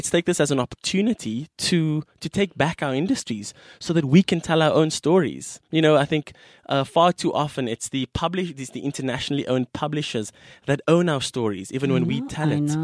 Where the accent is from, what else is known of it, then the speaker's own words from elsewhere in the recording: South Africa; And so what you realize is that as a South African, and we place these self limitations on ourselves